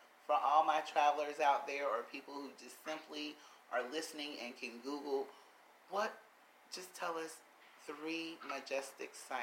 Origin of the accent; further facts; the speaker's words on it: South Carolina, United States; it reminds me, I'm from South Carolina, and we have this thing called a porch